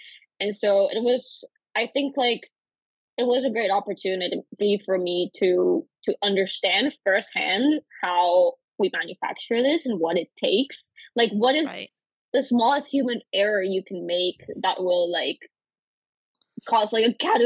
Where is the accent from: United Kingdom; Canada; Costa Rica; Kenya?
Costa Rica; now in United States; I am an international, or I guess I was an international student. I'm originally from Costa Rica, born and raised. And so I came to UNC with something that's called like an F1 visa.